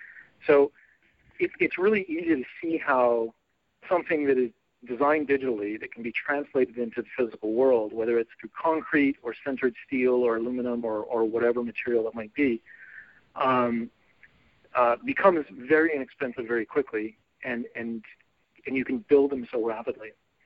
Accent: San Diego, California, United States; so did I.

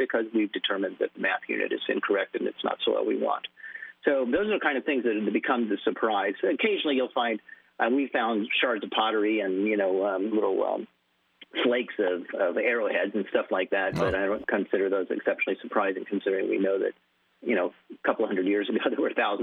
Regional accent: New Mexico, United States; I grew up in New Mexico, and I went to New Mexico State University.

